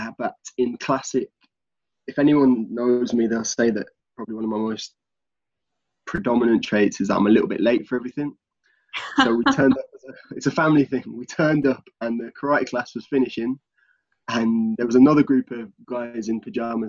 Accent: Lichfield, West Midlands, United Kingdom; So, my hometown's a little place called Lichfield, just outside of Birmingham, which is the centre, the heart of the UK.

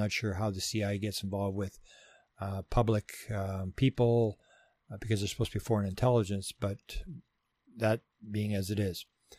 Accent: Canada; I'm from Canada

